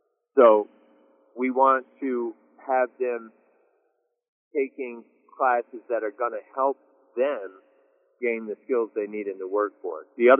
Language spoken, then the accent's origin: English; Vermont, United States; and, you know, I grew up in Vermont, so I think a lot of this is common sense